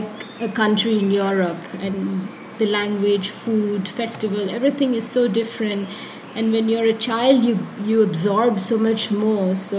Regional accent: Kerala, India; also born or lived in Bangalore; now in Auroville, India; I'm basically from Kerala, but my father was in the army, and I grew up, I would say, every 2 years around India, north, east. And then Bangalore, mostly Bangalore for 7 years and Auroville for 24 years.

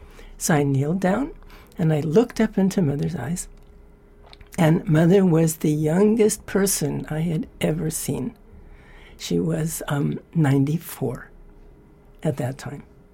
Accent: United States; moved away as an adult; now in India; I'm an American, and I came to India in 1969, January of 1969, for 6 weeks.

